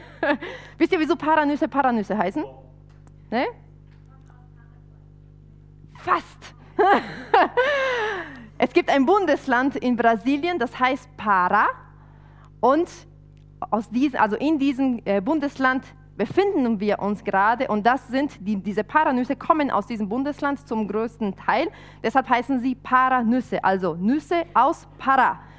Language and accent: German; Argentina; now in Germany; wir sind beide ursprünglich Argentinier, sind dann 2005 ich und 2008 ist mein Mann dann nach Deutschland gekommen